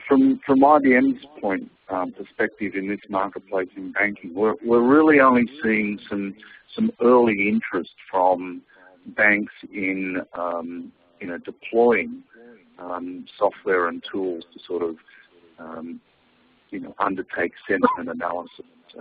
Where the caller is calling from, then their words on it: Hanoi, Vietnam; I'm dialing in from Hanoi, so I hope the line's clear.